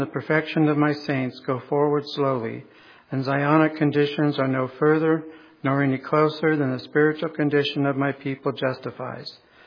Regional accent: Modesto, California, United States; born there; I was born in Modesto, California. I was baptized at the age of 8.

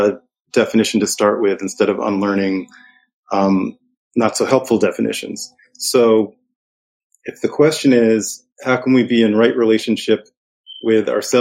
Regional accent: New York, United States; And I grew up in the suburbs of New York, Westchester.

